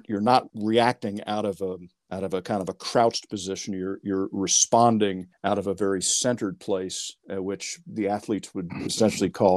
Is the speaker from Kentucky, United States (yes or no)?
yes; Kentucky, United States; also born or lived in Yellow Springs; And I grew up in Kentucky after having lived in Yellow Springs.